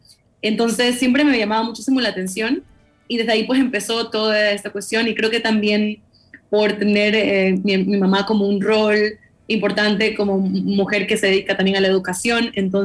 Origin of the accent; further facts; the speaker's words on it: Machala, El Oro, Ecuador; born there; haciendo proyectos en Machala, en mi ciudad donde yo nací.